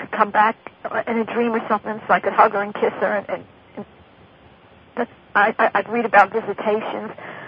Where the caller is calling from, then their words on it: New Jersey, United States; New Jersey.